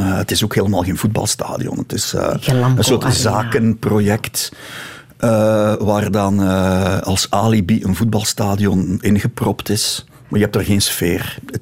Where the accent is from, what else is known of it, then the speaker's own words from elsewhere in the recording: Ghent, Flanders, Belgium; Ik ben opgegroeid in Gent, Gentbrugge, in de Sint-Eligius parochie. We hadden twee wijken, Arsenaal en Moskou.